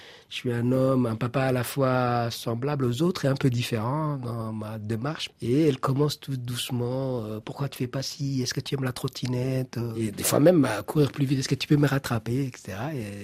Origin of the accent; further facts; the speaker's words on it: Djibouti; parce que le monde, des fois, il est difficile, hein, et surtout quand on vient de Djibouti.